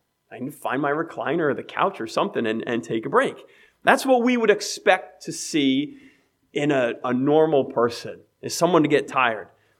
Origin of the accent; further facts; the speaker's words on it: Westerly, Rhode Island, United States; born there; You know, I was born in Westerly, Rhode Island, March 1st, 1985.